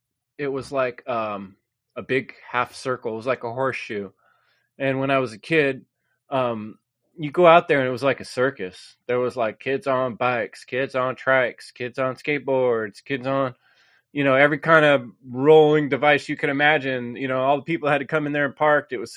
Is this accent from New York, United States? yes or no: no; San Jose, California, United States; I grew up in East San Jose, Silicon Valley, Bay Area, a bad neighborhood inside of that.